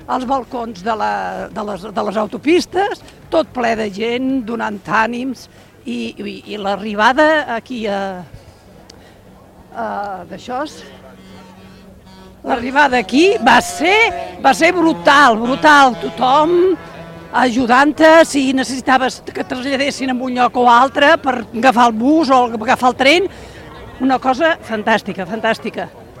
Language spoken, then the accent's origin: Catalan; Les Borges del Camp, Catalonia, Spain; Jo vinc de les Borges del Camp.